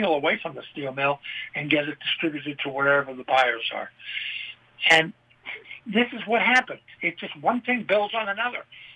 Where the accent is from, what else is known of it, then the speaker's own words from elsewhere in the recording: Pittsburgh, Pennsylvania, United States; And I thought, well, my hometown, Pittsburgh, is a perfect example.